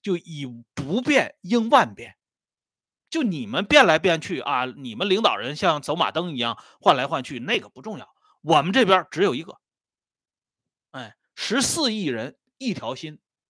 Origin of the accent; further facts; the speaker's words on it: China; 我们作为中国人，那眼下这种啊热血澎湃啊这种振奋的这种感觉